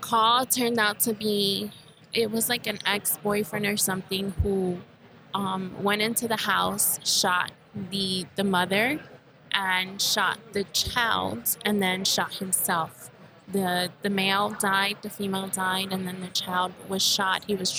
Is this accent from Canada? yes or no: no; Puerto Rico; And I'm from Puerto Rico.